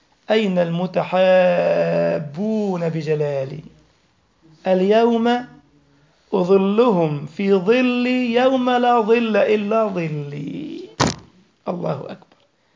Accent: Egypt; مثلا الآن أنا مثلا من مصر

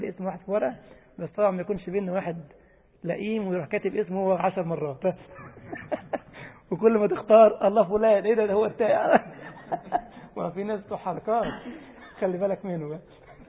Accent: Egypt; أحيانا نجيب لك كده العملة الفضية دي، بنسميها عندنا في مصر ملك ولا كتابة

